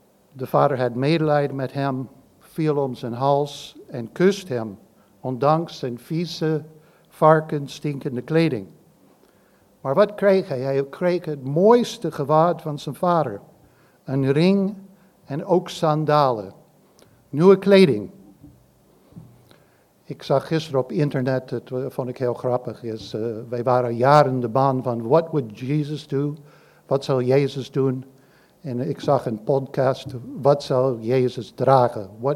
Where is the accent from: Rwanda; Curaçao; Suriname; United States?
United States; Dutch is a second language; ik kom uit Amerika. En vanochtend kunnen jullie straks wat Engels horen, wat Nederlands, een beetje kromme Nederlands.